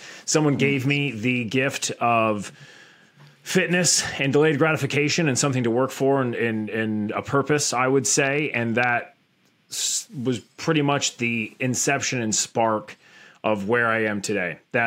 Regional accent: Tampa, Florida, United States; also born or lived in Grand Rapids; I grew up in Tampa, Florida. Okay. I was born in Grand Rapids, Michigan, if anybody knows where that is.

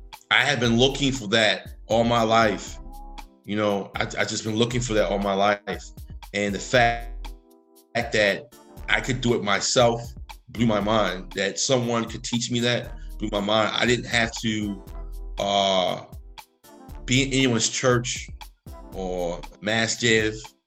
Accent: Baltimore, Maryland, United States; because of my background, how I grew up in Baltimore, I was very skeptical of him

